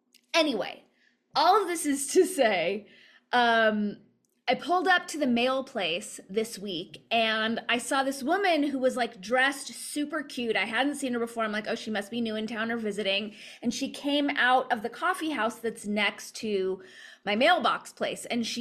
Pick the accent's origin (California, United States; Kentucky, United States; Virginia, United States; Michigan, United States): California, United States; now in Northern New Mexico, United States; I say this as a Californian who moved to Northern New Mexico back in 2011